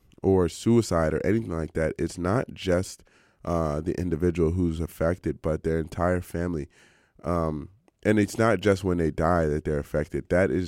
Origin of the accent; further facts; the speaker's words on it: United States; I'm not from one of those countries. So if you know me, I'm from the United States.